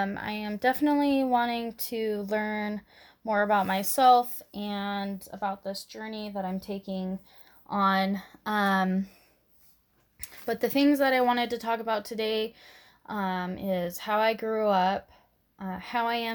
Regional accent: Draper, Utah, United States; I grew up in Utah, in Draper for the most part.

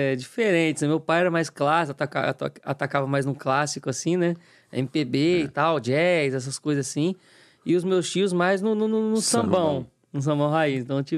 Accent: Cachoeiro de Itapemirim, Espírito Santo, Brazil; Cachoeiro, nascido em Cachoeiro da Mirim.

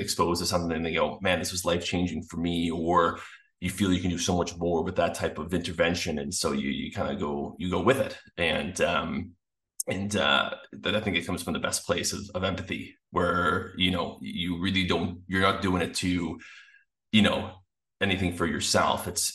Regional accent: Canada; I'm from Canada.

